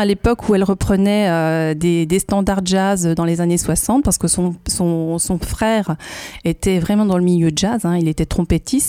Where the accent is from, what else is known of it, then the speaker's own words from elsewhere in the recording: Nancy, Grand Est, France; born there; je suis née à Nancy et donc j'ai fait mes premiers pas dans un univers familial baigné dans une ambiance musicale.